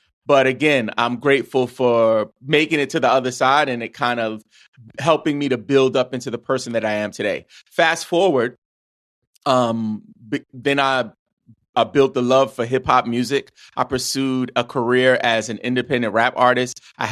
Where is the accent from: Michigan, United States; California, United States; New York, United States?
New York, United States; New York City; So I grew up in New York City to two immigrant parents. Both of my parents are from the West Indies, from Trinidad and Tobago.